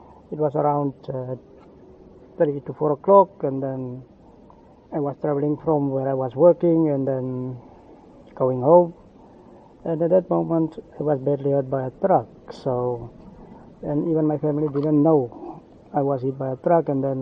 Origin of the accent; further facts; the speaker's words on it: Touws River, Western Cape, South Africa; I was discharged and going home to Toz River, my hometown where I'm staying